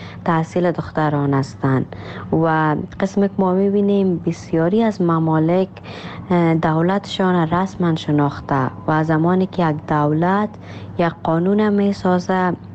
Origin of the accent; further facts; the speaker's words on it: Afghanistan; born there; درست است در کشوری که ما تولد شدیم افغانستان است،